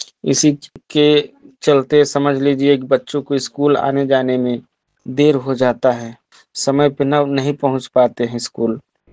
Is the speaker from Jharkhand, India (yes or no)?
no; Mirzapur, Uttar Pradesh, India; मैं Mirzapur city block का रहने वाला हूँ।